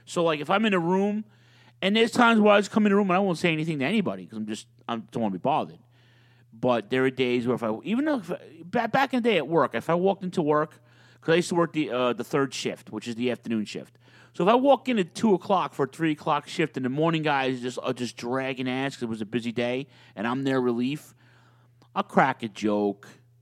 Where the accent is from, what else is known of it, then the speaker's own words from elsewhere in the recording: New York, United States; A, because I'm a New Yorker